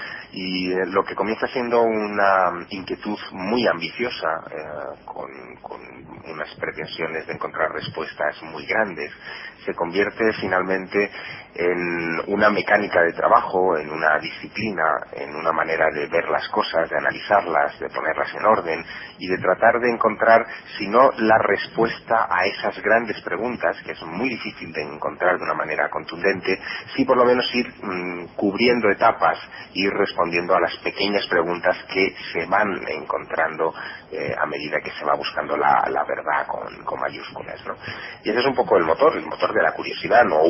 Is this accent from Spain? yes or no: yes; Teruel, Aragon, Spain; born there; also born or lived in Vinaroz, Spain; en el área de Teruel, que es donde, sí, donde yo nací. Y después, ya cuando pasé 3 años viviendo en Vinaroz, en Castellón